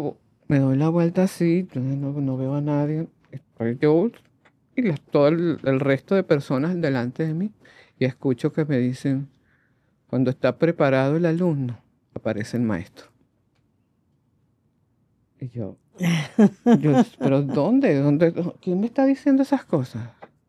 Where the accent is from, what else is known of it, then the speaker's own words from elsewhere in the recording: Venezuela; mis padres son españoles, yo soy venezolana, nací en Venezuela